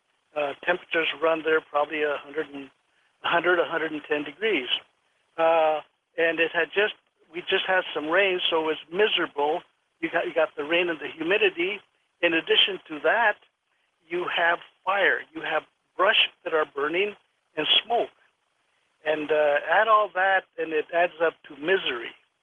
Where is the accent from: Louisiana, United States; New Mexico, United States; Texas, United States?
New Mexico, United States; San Antonio; I'm from San Antonio, New Mexico. You know, population at that time, 50, 60 people, you know?